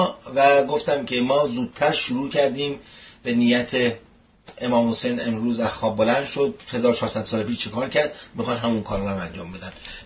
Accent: Iran; moved away; بعد اینکه من از ایران آمدم دیگه یادم رفته که چند استان به ایران اضافه کردن

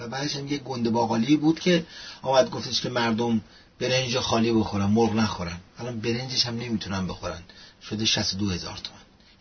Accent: Iran; ما ایرانی هستیم، بله

